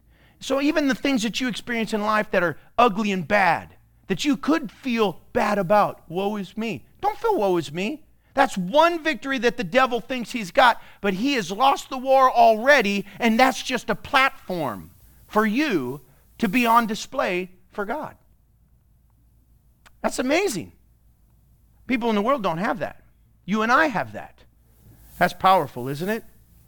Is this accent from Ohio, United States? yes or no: no; Iowa, United States; born there; I was born in Iowa, and you got an Iowan heart.